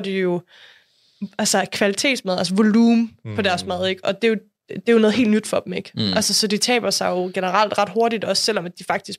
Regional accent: Vrå, North Denmark Region, Denmark; nu er jeg er jo født og opvokset i Vrå.

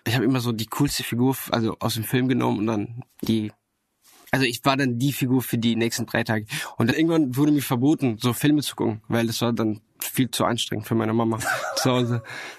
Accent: Damascus, Damascus Governorate, Syria; German is a second language; Damaskus. Aus der Hauptstadt. Wir haben ganz normal gelebt.

